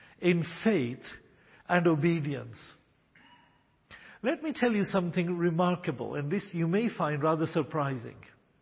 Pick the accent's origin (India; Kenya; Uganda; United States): Kenya; I was born in Kenya and lived in Kenya most of my life.